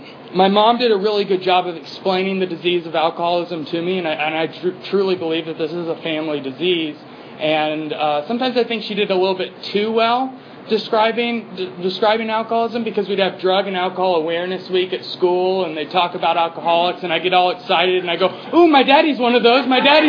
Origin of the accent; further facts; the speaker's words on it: Atlanta, Georgia, United States; I'm from Atlanta. I grew up here. And I actually used to live up in this area for a little while and used to attend meetings here.